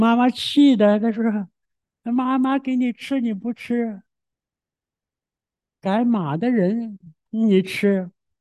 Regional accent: Jinan, Shandong, China; 我出生在1937年，那年是日本人开始侵略中国，在河北北京有个卢沟桥，卢沟桥事变，就是1937年开始呀，在北京离我们山东济南很近呢。

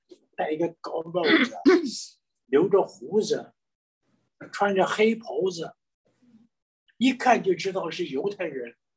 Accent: China; 我们中国人嘛，十条诫命我守了好多条

